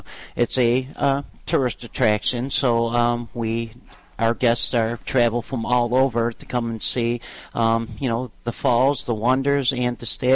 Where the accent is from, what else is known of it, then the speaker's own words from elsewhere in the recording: Buffalo, New York, United States; born there; I was born in Buffalo.